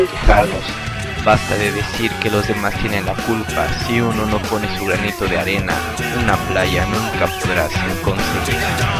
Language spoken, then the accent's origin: Spanish; Mexico; Así somos los mexicanos